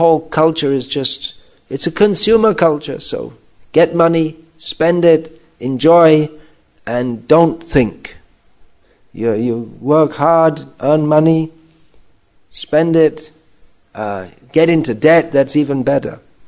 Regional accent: England, United Kingdom; I was raised in England, in this lifetime, in a culture where there was no, at that time, there was no widespread concept of reincarnation.

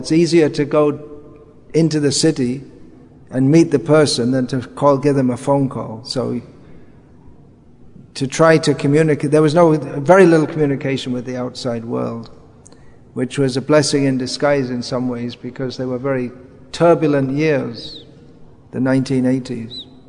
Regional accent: England, United Kingdom; I'm from England, I joined in England

